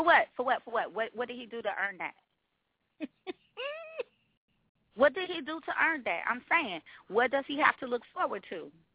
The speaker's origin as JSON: {"language": "English", "town": "Oakland", "region": "California", "country": "United States", "said": "A lot of us never leave. I'm from Oakland."}